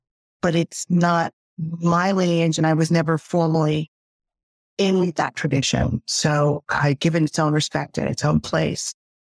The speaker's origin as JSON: {"language": "English", "town": "San Francisco", "region": "California", "country": "United States", "tie": "born or raised there", "said": "And I was very lucky because I was growing up in San Francisco, California. So I had a lot of cultures around me"}